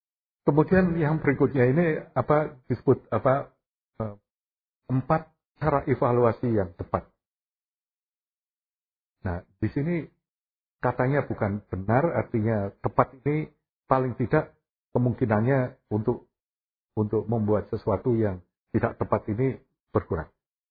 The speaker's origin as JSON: {"language": "Indonesian", "town": "Semarang", "region": "Central Java", "country": "Indonesia", "tie": "born or raised there", "said": "Saya waktu kecil di Semarang dulu selalu paling senang ke pasar di dekat Semarang"}